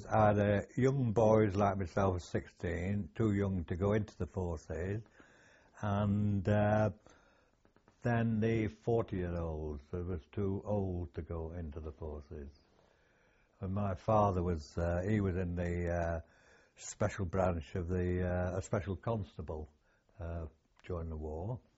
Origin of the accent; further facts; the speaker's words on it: Otley, Yorkshire and the Humber, United Kingdom; We was in under canvas in Otley. And I was from Otley.